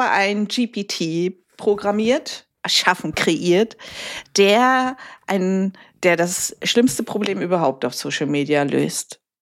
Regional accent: Berlin, Germany; ich bin Berliner.

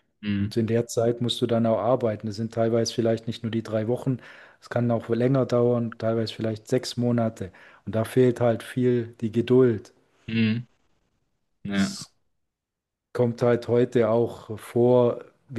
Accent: Eriskirch, Baden-Württemberg, Germany; Also ich komme vom Bodensee aus Ereskirch

